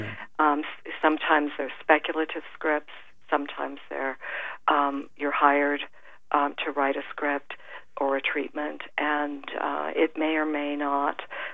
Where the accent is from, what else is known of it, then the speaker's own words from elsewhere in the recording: California, United States; I had grown up in California. I'm a Californian